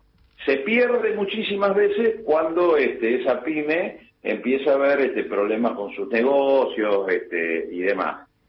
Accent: Argentina

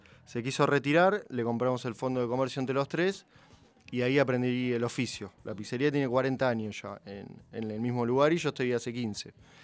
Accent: Villa Santa Rita, Buenos Aires, Argentina; Yo soy de Villa del Parque.

